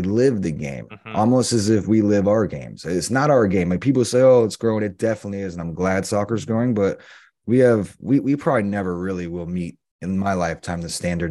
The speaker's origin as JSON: {"language": "English", "region": "the Carolinas", "country": "United States", "tie": "born or raised there", "said": "My dad was English, so he moved over here when he was 13, played at Carolina. We grew up in the Carolinas."}